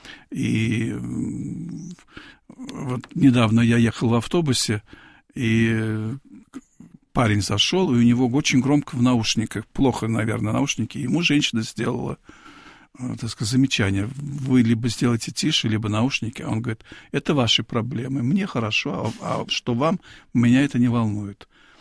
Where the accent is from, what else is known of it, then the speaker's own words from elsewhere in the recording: Tashkent, Uzbekistan; Я жил в Ташкенте, я родился в Ташкенте, вот.